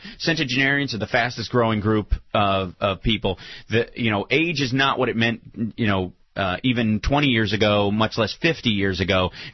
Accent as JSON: {"language": "English", "region": "Kentucky", "country": "United States", "tie": "born or raised there", "said": "I grew up in Kentucky, mm-hmm. and they bought the castle in Lexington, which is this one piece."}